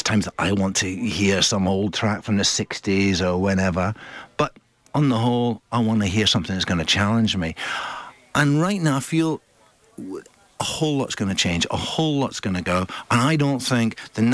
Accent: Scotland, United Kingdom; also born or lived in Liverpool; I'm originally Scottish.

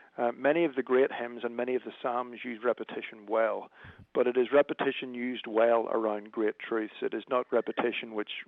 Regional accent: Northern Ireland, United Kingdom; I am from Northern Ireland, so everything that is part of the Irish tradition and the Scotch-Irish tradition is what informs how I write as a musician.

